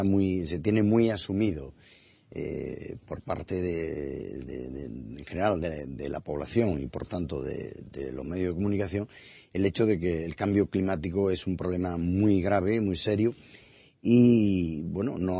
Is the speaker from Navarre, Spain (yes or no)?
no; Seville, Andalusia, Spain; además era en Sevilla, cosa que ya de por sí me animaba más puesto que en mi tierra, e ir a mi tierra me anima a cualquier cosa